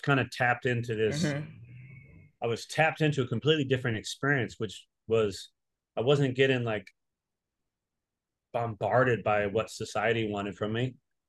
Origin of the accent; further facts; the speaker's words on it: Michigan, United States; I'm from Northern Michigan, you know, small town. Like I'm pretty, you know, used to wide open spaces.